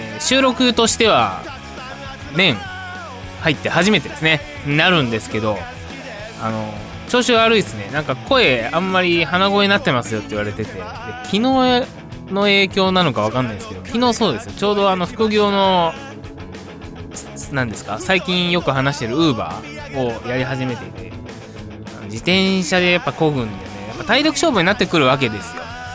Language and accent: Japanese; Kansai, Japan; 関西出身なんですけど、ほんと食べたことなくて